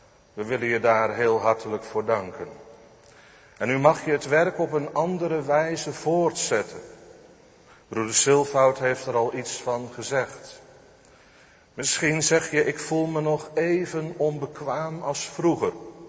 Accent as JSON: {"language": "Dutch", "country": "Netherlands", "said": "Voor ons als Hollanders"}